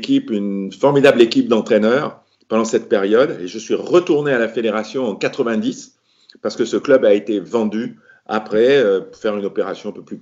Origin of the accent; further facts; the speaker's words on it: Morocco; parce que je venais du Maroc, hein, j'avais un classement qui était insignifiant